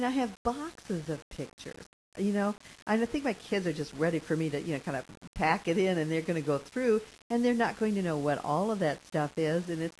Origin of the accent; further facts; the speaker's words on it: Chicago, Illinois, United States; moved away as an adult; When my husband and I moved down here from Chicago, we came from the Chicago area originally